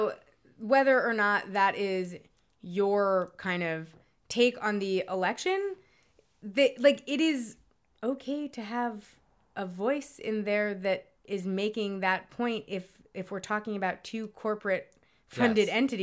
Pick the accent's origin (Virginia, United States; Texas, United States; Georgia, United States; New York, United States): New York, United States; New York City; You know, I'm from New York City. I'm from the bluest county in America, according to the results of this race.